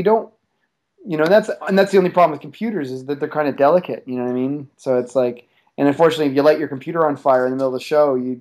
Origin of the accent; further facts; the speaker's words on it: Canada; And we also get deported if we lie, because we're Canadian.